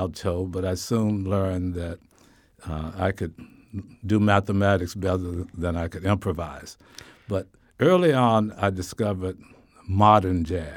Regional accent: Hattiesburg, Mississippi, United States; I grew up in Hattiesburg, Mississippi, and there were very few stations that played it.

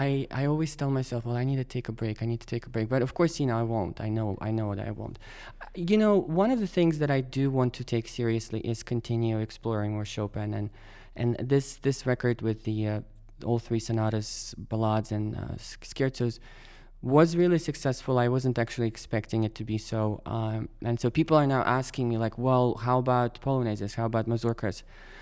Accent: Moscow, Russia; even though we're both from Moscow.

